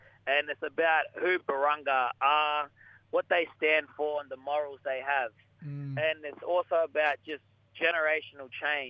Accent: Darwin, Northern Territory, Australia; Yes, well … I'm from Darwin, Northern Territory, and I'm a proud member of the Marinungu mob from Litchfield National Park in Bachelor Region.

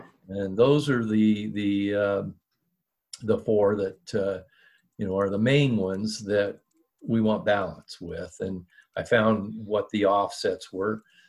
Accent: Oregon, United States; I'm originally from Oregon. So there's one of your states that, you know, back when I lived there, cannabis, smoking pot was like, if you got caught with less than an ounce, it was a parking ticket.

